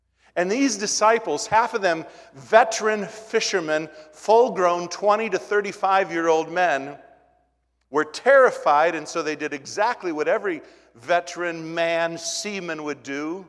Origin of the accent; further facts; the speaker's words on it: Minnesota, United States; Being a flatlander growing up in Minnesota, I remember the first time as a small boy we went west and we saw the mountains.